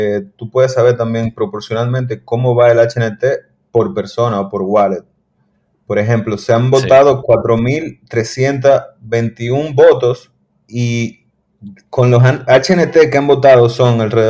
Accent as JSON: {"language": "Spanish", "country": "Dominican Republic", "said": "en eso yo no soy dominicano, loco, para nada."}